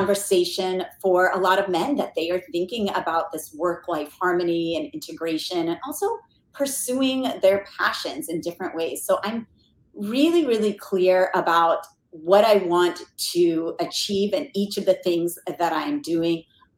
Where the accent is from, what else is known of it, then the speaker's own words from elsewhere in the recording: North Carolina, United States; I'm originally from North Carolina, not as exciting.